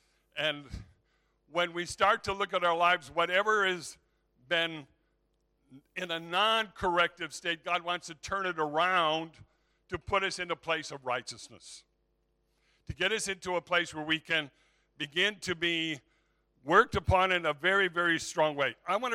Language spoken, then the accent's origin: English; Zion, Illinois, United States; I was able to spend some time with the both of them in my hometown of Zion, Illinois, and where I was basically raised.